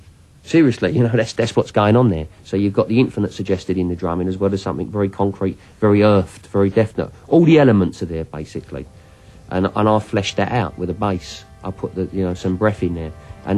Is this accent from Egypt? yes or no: no; United Kingdom; I'm a Brit and I've got this heavy-duty mystic Brit that I've found.